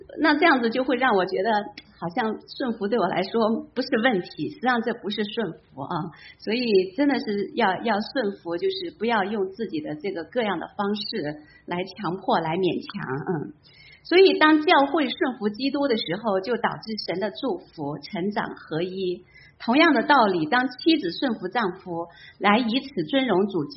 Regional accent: China; 特别是我们从大陆来的姐妹，我们从小受到的教导就是妇女能顶半边天

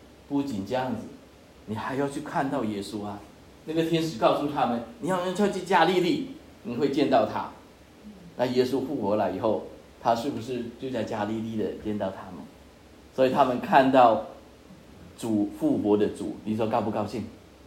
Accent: China; 不像我们中国人就把它埋在地下

